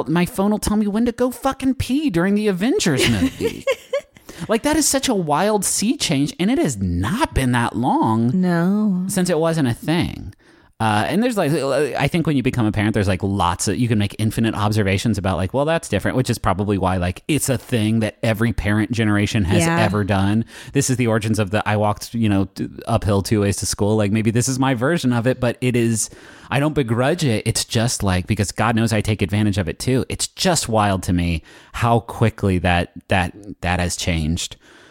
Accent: West Virginia, United States; I'm from West Virginia. I know all about the using country crock as a Tupperware situation.

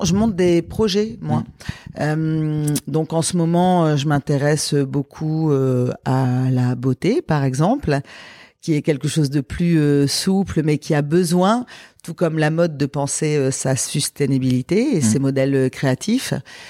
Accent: Paris, Île-de-France, France; et moi, je suis une Parisienne

